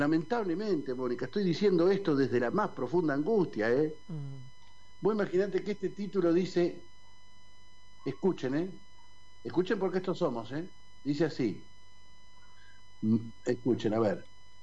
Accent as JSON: {"language": "Spanish", "country": "Argentina", "said": "Somos argentinos, ¿no?"}